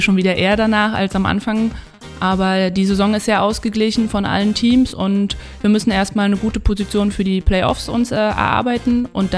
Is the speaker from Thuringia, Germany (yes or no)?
no; Berlin, Germany; now in Potsdam, Germany; ich komme ja aus Berlin, also um die Ecke